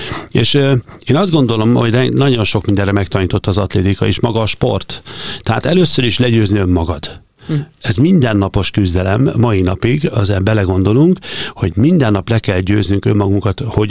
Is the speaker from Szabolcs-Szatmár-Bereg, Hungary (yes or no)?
no; Gyula, Békés, Hungary; mikor gyerekként ugye kerestem a helyemet Gyulán, ahol én felnőttem